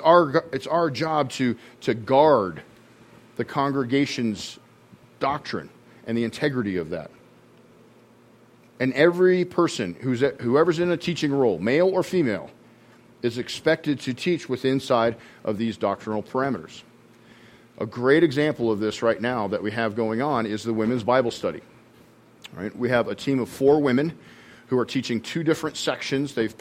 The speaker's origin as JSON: {"language": "English", "town": "Boulder", "region": "Colorado", "country": "United States", "tie": "born or raised there", "said": "I was raised in Boulder Public Schools"}